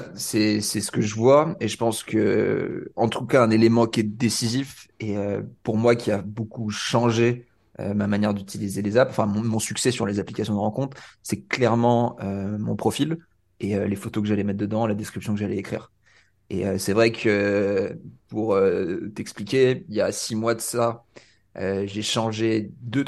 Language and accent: French; Aix-en-Provence, Provence-Alpes-Côte d'Azur, France; now in Marseille, France; Alors, je suis à Marseille, je viens d'Aix, mais je suis à Marseille.